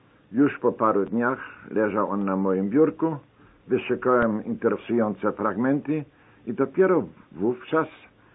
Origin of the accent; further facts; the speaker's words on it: Germany; Polish is a second language; Czułem się także jako Niemiec do pewnego stopnia odpowiedzialny i przez to zobowiązany bronić przed moim polskim przyjacielem honoru naszej niemieckiej instytucji.